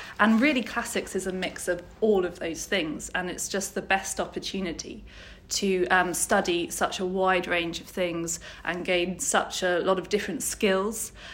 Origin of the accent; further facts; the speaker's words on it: South East England, United Kingdom; born there; also born or lived in Scotland; I was born in Kent. And I went to university in Scotland, which was as far away as I could get.